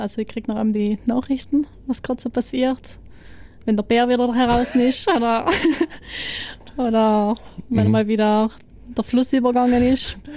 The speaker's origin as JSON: {"language": "German", "region": "northern Italy", "country": "Italy", "said": "ich komme aus dem Norden von Italien und wir reden Deutsch zusammen."}